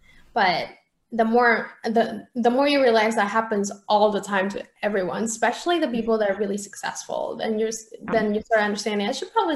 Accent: Peru; because I grew up in Peru.

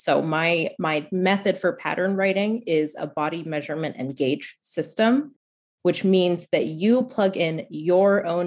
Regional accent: Oregon, United States; also born or lived in New York / Germany; So I grew up on the West Coast. I mostly lived in Oregon for most of my life and then moved to New York for grad school.

